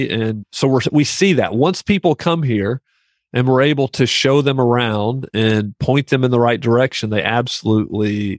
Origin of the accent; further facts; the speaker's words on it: Birmingham, Alabama, United States; something we've always said about Birmingham, and I was raised here in Birmingham.